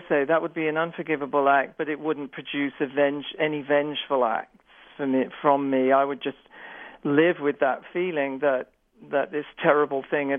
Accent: Ireland; Jeffrey, it's funny that we're both Irish, isn't it?

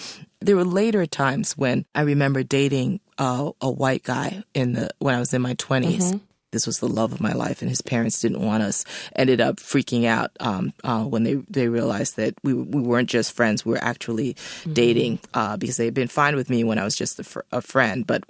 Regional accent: Liberia; I'm too American at this point to ever be, you know, fully Liberian. But the Liberian in me didn't die. It's still there, and it's what makes me who I am.

